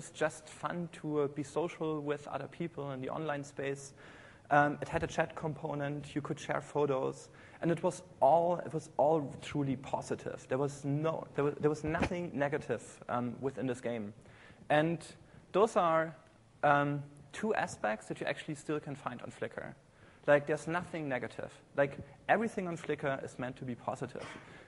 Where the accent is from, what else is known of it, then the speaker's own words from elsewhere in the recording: Germany; English is a second language; now in United States; I originally come from Germany. I guess you can hear this on my accent. It's hard to get rid of. It's not Alabama, no.